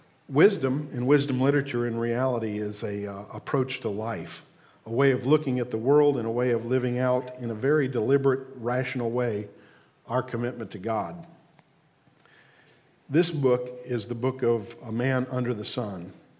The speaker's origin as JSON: {"language": "English", "country": "United States", "said": "I'm an American, so I have American examples."}